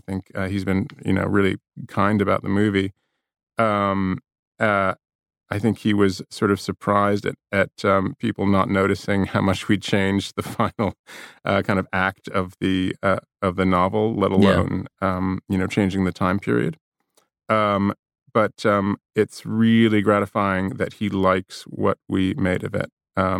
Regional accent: New York, United States; So I'm New Yorker, but sort of mid-Atlantic in education.

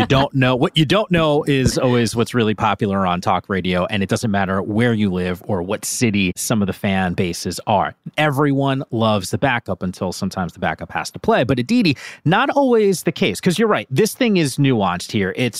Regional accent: Northeast, United States; You know, I grew up in the Northeast.

